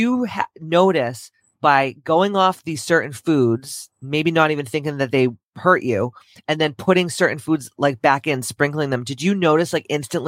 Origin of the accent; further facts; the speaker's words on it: Taunton, Massachusetts, United States; Honey, I'm from Taunton. I grew up.